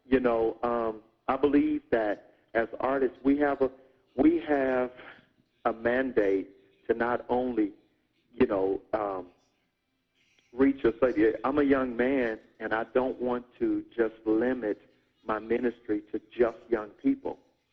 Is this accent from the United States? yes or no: yes; the South, United States; I'm from the South, you know.